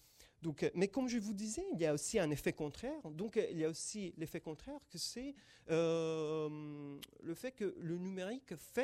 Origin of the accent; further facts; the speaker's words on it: Italy; French is a second language; mais je suis italien à l'origine, donc on l'avait fait en Italie.